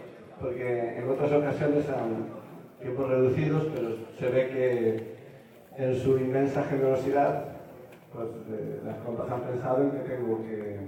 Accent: Galicia, Spain; de donde yo soy, que es Galicia, hay una frase, hay un mantra, una frase mítica

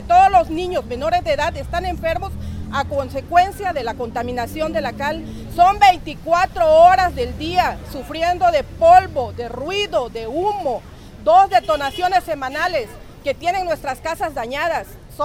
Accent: Ribera Caguaré, Chiapas, Mexico; Nosotros venimos de la Ribera Caguaré

